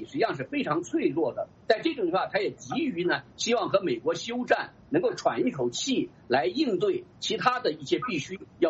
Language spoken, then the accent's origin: Chinese; China; now in United States; 因为我们都是从小在共产党的中国从小长大的。